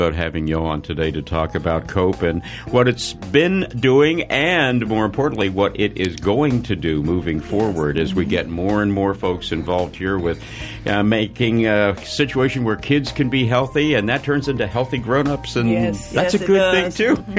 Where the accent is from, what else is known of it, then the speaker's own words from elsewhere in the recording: Maryland, United States; small town of Western Maryland, we had a very, very small African-American population. I think in my hometown it was less than 1%.